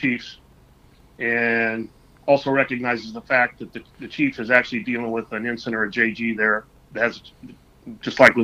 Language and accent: English; Arizona, United States; and nobody can figure out why I'm from Arizona in the Coast Guard.